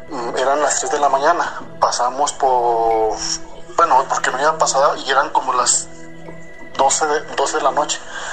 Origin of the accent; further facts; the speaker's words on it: Zacatecas, Mexico; yo soy de acá de Zacatecas.